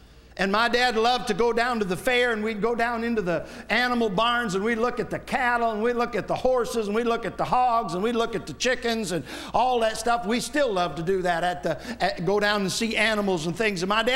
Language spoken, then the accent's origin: English; Wayland, Michigan, United States; When I was growing up, I grew up in Wayland, Michigan, and down the road was Allegan, Michigan, and every fall they had the Allegan Fair.